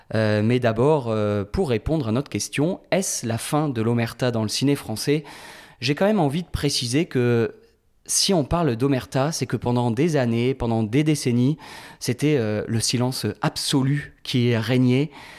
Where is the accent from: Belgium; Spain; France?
France; mais chez nous, en France, c'est ce combat qui est mené.